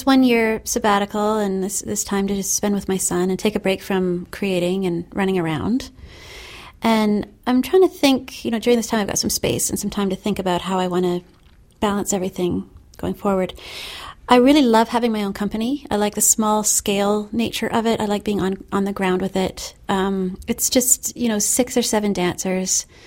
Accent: Victoria, British Columbia, Canada; I grew up in Victoria, BC

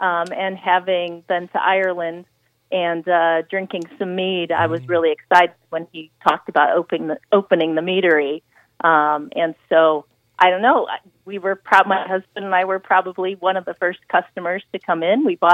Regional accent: St. John's, Newfoundland and Labrador, Canada; I'm from St. John's.

